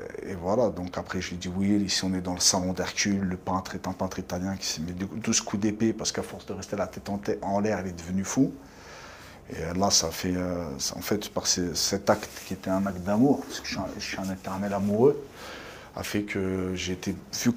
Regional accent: France; en tant que Français de souche, j'étais souvent testé dans les rixes

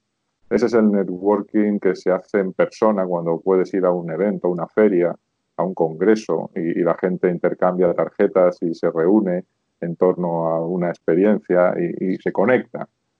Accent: Spain; moved away as an adult; now in Chile; yo soy primero español, por mi acento me delatará, aunque vivo en Chile desde hace 8 años

